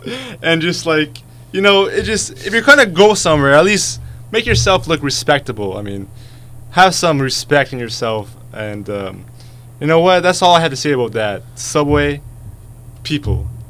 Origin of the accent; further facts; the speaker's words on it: Canada; I don't like hockey. I'm Canadian.